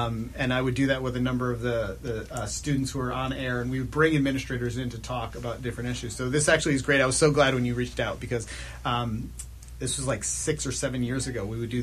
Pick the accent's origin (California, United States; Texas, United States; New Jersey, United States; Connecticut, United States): Connecticut, United States; now in Washington, United States; Prior to that, I grew up in Connecticut.